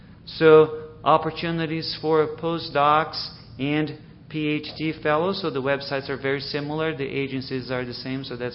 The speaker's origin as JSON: {"language": "English", "country": "Brazil", "said": "since I'm from Brazil, you see most of the information ties into what's available out there."}